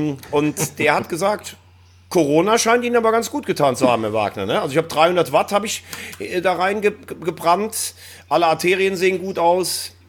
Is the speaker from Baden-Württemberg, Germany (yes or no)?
no; Andernach, Rhineland-Palatinate, Germany; Ich fahre wahrscheinlich nach Andernach in meine alte Heimat